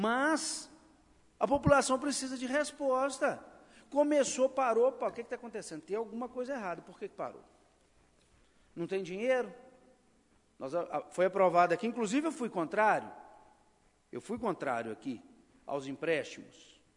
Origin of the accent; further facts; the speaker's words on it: Brazil; bairro onde fui criado, né, no início da minha vida. Aí fiquei lembrando as lembranças, meu pai, minha mãe, as dificuldades do bairro, e vi o crescimento exorbitante do bairro São José.